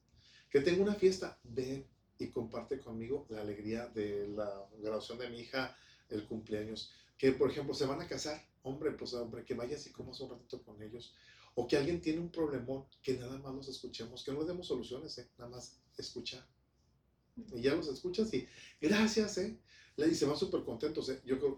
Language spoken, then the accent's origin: Spanish; Ciudad Juárez, Chihuahua, Mexico; yo crecí en Ciudad Juárez, Chihuahua